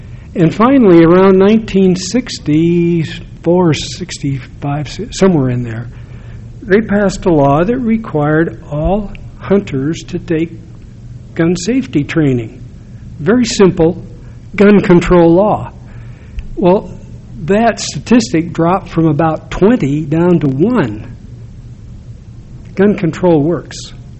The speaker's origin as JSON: {"language": "English", "town": "Chicago", "region": "Illinois", "country": "United States", "tie": "born or raised there", "moved": "as an adult", "lives_now": "Utah, United States", "said": "When I came to Utah in 1953, I was raised a Mormon in Chicago, and I thought Utah was some kind of utopian society."}